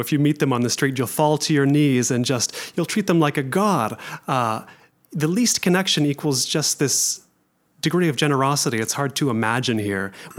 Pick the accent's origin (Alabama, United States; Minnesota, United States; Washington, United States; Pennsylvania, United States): Washington, United States; Seattle; also born or lived in Northern California, United States; I grew up around Seattle, but I was born in Northern California.